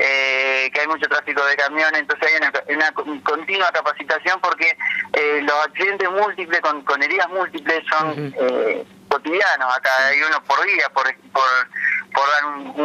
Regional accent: Rawson, Chubut, Argentina; Así es, te agradezco muchísimo a vos, a Rómulo, por el espacio, dejarme mandar un saludo a mi familia, a toda la gente de Rawson, que la verdad se extraña mucho

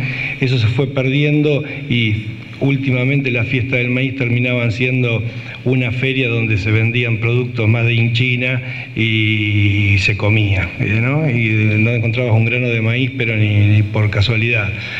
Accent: Chacabuco, Buenos Aires Province, Argentina; Es decir, nos identificaba a nosotros como chacabuquenses.

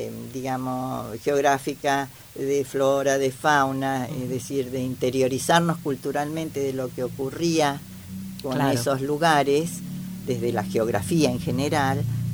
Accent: Argentina; ahora voy a disfrutar de mi tierra argentina, acá.

